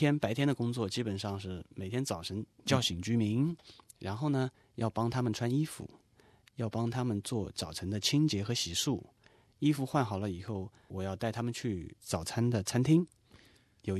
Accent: China; 我说我从中国大陆来。

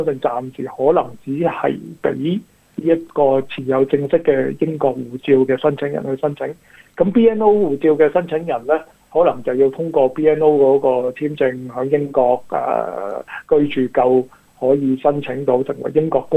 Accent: Australia; 令到我哋澳洲人可以去到英国生活或者係工作之类

